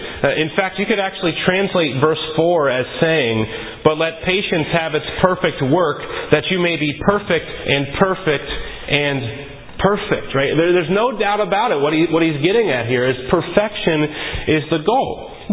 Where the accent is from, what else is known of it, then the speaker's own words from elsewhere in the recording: West Virginia, United States; Where I grew up in West Virginia, we had many steel mills.